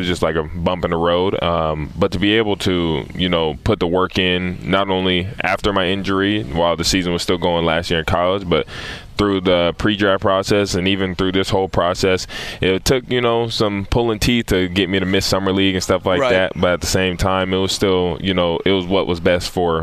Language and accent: English; Fresno, California, United States; now in Memphis, United States; Memphis reminds me a lot of my hometown. You know, my hometown, Fresno, California. Pretty small-ish area, small but big, I guess is what you can say.